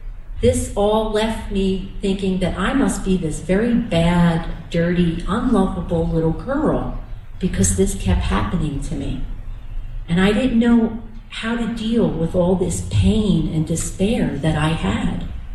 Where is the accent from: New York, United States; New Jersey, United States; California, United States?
New Jersey, United States; I was born and raised in New Jersey. I had a mom and a dad, and a brother and a sister.